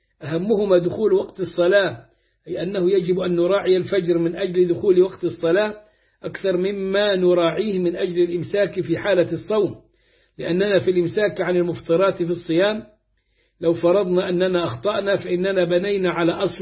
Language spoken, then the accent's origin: Arabic; Egypt; عندنا في مصر مثلا يقال الأذان قبل وقته